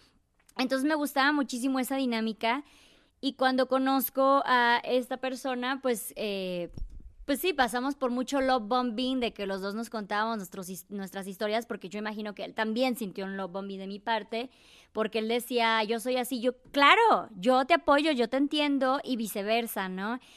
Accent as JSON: {"language": "Spanish", "region": "Chiapas", "country": "Mexico", "said": "soy de Chiapas, tengo 36 años, soy viajera."}